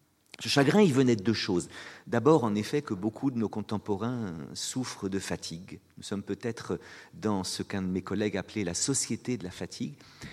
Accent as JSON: {"language": "French", "town": "Château-Thierry", "region": "Hauts-de-France", "country": "France", "tie": "born there", "said": "Je suis né à Château-Thierry comme lui"}